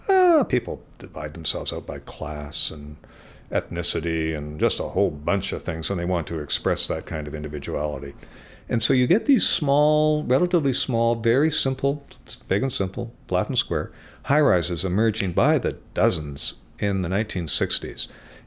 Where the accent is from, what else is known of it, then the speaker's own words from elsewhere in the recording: Victoria, British Columbia, Canada; born there; I was born in Victoria in 49